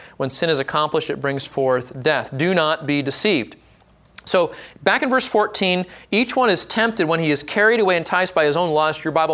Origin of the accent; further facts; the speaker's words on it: California, United States; growing up in Orange County, we would go down to Corona or Newport or Huntington, and we would body surf, we'd bodyboard, play volleyball, the whole nine yards